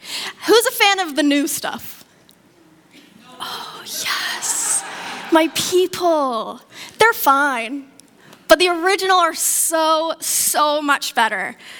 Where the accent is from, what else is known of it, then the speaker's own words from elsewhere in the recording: Victoria, British Columbia, Canada; And I grew up in Victoria, so you don't really see them there ever.